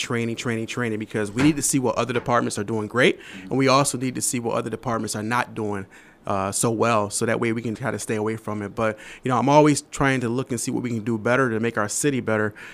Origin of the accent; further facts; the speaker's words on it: Rochester, New York, United States; It was basically, you know, like I said, growing up in Rochester, seeing the police every day with regard to in a positive light.